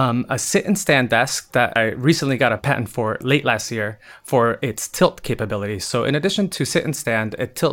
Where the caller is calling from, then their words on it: California, United States; I am calling in from Orange County, California.